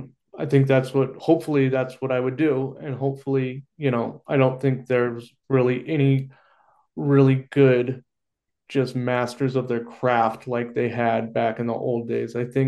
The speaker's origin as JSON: {"language": "English", "region": "Oregon", "country": "United States", "tie": "born or raised there", "said": "Like my grandma told me about Bigfoot when I was a little kid growing up in Oregon."}